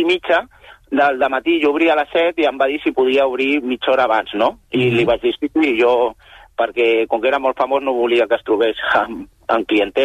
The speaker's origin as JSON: {"language": "Catalan", "town": "Barcelona", "region": "Catalonia", "country": "Spain", "tie": "born or raised there", "said": "Sí, jo soc barceloní, català"}